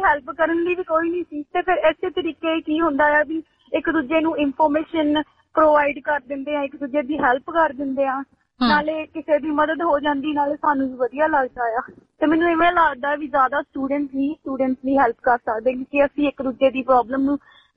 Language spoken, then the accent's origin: Punjabi; Amritsar, Punjab, India; ਮੈਂ ਸ਼ਹਿਰ ਅੰਮ੍ਰਿਤਸਰ ਤੋਂ ਹਾਂ, ਪੰਜਾਬ ਤੋਂ